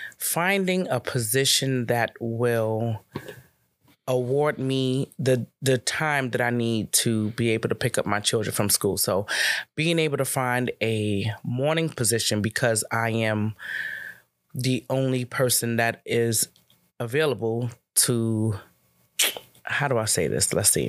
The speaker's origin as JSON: {"language": "English", "town": "New York City", "region": "New York", "country": "United States", "tie": "born or raised there", "also_born_or_lived": "Southern United States", "said": "So actually, I grew up in New York in the late 70s, early 80s, when there was the horrible crack era. My mother and my siblings, we all went down south, and I went to high school down south."}